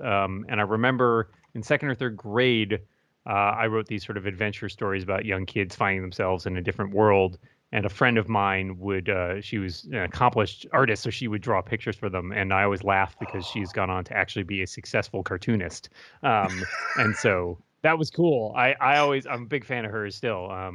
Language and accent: English; Massachusetts, United States; Pretty much. I was born outside of Boston. Grew up in the same place, basically. Went to school in Western New York with a brief stint. I studied abroad in Scotland for a little while.